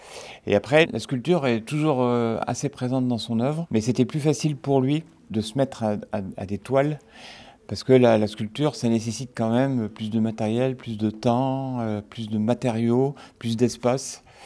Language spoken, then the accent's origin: French; Ploudiry, Brittany, France; Mon enfance à Pluderie, donc une petite commune du Finistère Nord, entre Landivisio et Landerneau, qui est appelée là-bas le plateau, parce que c'est un petit peu en altitude, au-dessus de la grande boucle de l'Élorne.